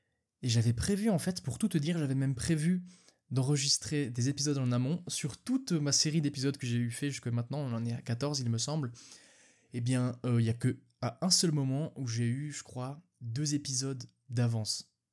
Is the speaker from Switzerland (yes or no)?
yes; Switzerland; je l'ai déjà dit dans ce podcast, mais je suis suisse